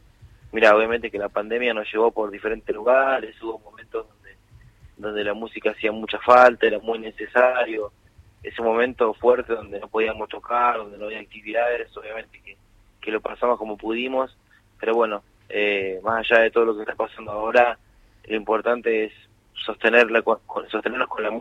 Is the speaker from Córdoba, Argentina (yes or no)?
no; Florencio Varela, Buenos Aires Province, Argentina; porque yo vivo en Florencio Varela, claro. Vivía ahí, soy de ahí de Varela